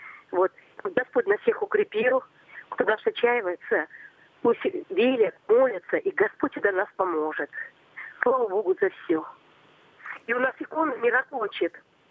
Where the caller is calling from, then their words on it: Novomoskovsk, Tula Oblast, Russia; Я звоню из Тульской области, город Новомосковск. Вот